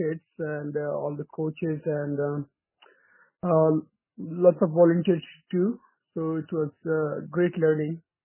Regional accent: Yukon, Canada; I'm from Squash, Yukon.

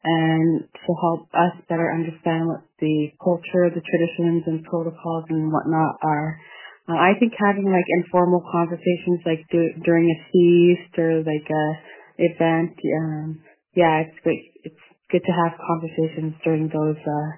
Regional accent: Kinngait, Nunavut, Canada; from Kinyait Nunavut, formerly known as Cape Dorset.

